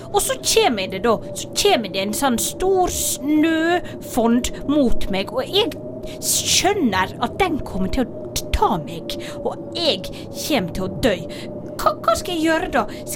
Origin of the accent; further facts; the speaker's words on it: Møre og Romsdal, Norway; Men jeg er egentlig fra Sunnmøre.